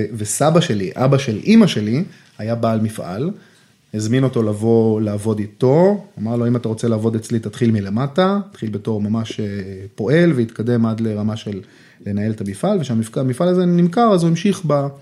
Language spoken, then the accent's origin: Hebrew; Yehud, Central District, Israel; בעצם מגיל אפס, גדלתי ביהוד. תיכון מקיף יהוד, זה היה התיכון של אמא שלי